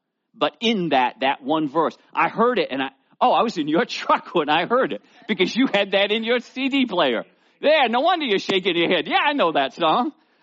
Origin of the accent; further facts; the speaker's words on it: United States; Yeah, I'm a Christian. Yeah, I grew up in America. I'm a Christian.